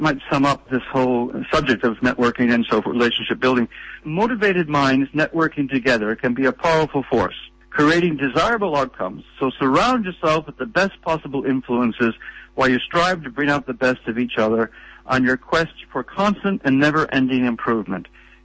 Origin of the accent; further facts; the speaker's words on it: Canada; I'm Canadian and that I've lived in 8 countries